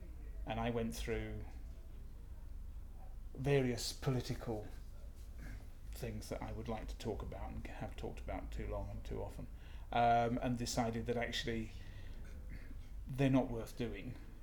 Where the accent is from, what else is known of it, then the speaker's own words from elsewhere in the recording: South East England, United Kingdom; I'm 57, and I come from Kent in the UK.